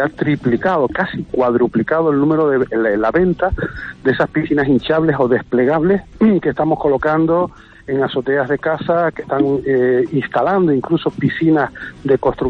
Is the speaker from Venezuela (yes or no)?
no; Canary Islands, Spain; nosotros somos isleños, somos canarios, el mar y nosotros formamos una parte completa